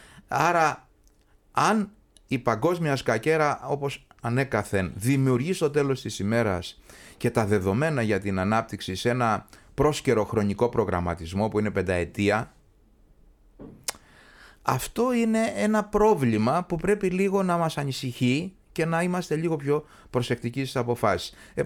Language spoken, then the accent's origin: Greek; Agios Nikolaos, Crete, Greece; Εγώ γεννήθηκα και μεγάλωσα στον Άγιο Νικόλαο Κρήτης